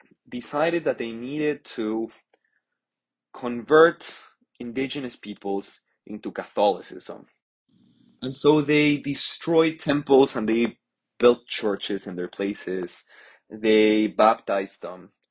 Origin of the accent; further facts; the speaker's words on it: Mexico City, Mexico; It is a traditional Mexican festivity. And well, growing up in Mexico City, I have lived with the celebration the entirety of my life.